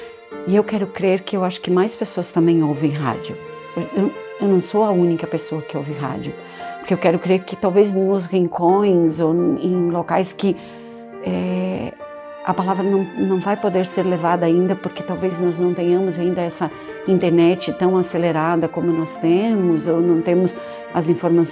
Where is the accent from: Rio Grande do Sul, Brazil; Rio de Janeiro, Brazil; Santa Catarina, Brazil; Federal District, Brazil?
Santa Catarina, Brazil; now in Florianópolis, Brazil; eu sou natural do interior de Santa Catarina, mas eu moro em Florianópolis há muitos anos.